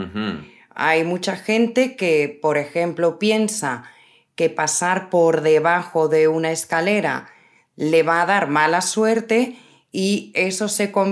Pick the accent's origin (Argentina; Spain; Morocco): Spain; somos muchos los españoles a los que nos gusta vernos morenos.